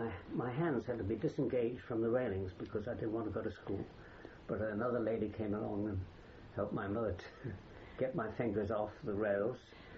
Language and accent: English; Exeter, South West England, United Kingdom; born there; I was born in Exeter, at Dix's Field Nursing Home, on the 9th of July, 1921.